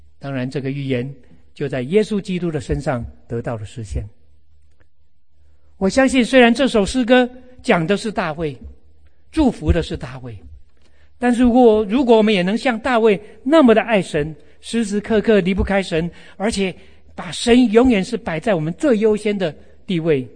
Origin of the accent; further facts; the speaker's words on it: China; 我们中国人很重视祭祖拜祖先